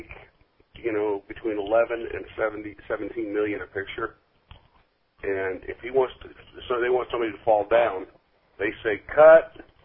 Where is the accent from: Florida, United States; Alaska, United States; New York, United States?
Florida, United States; also born or lived in Tennessee / Texas; I mean, I grew up in Florida, and then I was in Tennessee and Texas